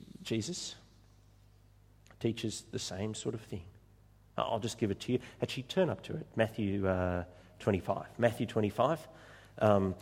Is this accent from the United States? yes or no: no; Australia; born there; because I was born in Australia and not in the Sudan.